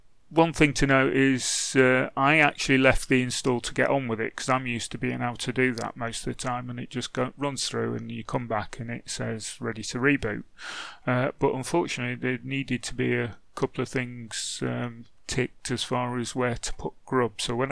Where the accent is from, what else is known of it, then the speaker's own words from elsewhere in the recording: England, United Kingdom; I'm English. It's mate.